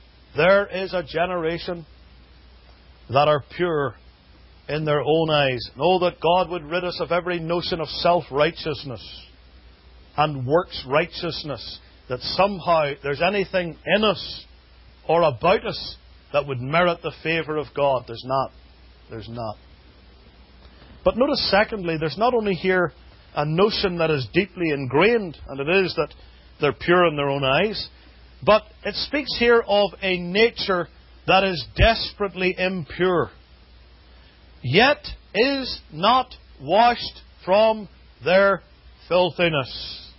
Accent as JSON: {"language": "English", "town": "Belfast", "region": "Northern Ireland", "country": "United Kingdom", "tie": "born or raised there", "said": "I grew up on the Protestant side of Belfast in Northern Ireland."}